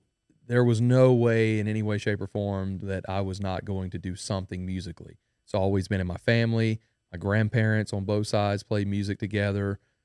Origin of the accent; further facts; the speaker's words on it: Denham Springs, Louisiana, United States; I am a musician from Denham Springs, Louisiana. That's where I was born and raised.